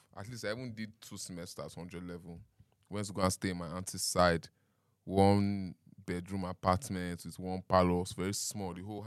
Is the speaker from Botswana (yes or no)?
no; Lagos, Nigeria; born there; Like, because I was born in Lagos, I have family here, you know, so we used to stay in the same house.